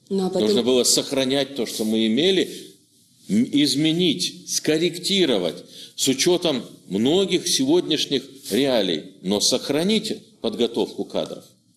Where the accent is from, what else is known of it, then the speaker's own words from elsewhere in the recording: Omsk Oblast, Russia; и для меня вот север Омской области – это моя малая родина.